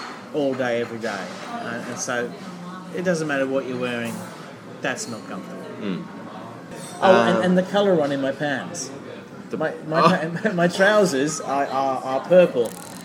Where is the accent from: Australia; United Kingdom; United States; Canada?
United Kingdom; England; also born or lived in West Country; born and raised in England, and having lived in the West Country, I've always been very fortunate with English accents.